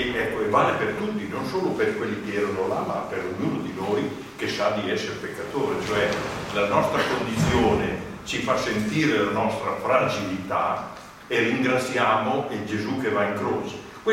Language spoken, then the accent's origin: Italian; Bologna, Emilia-Romagna, Italy; non sono di questa parrocchia, sono di Bologna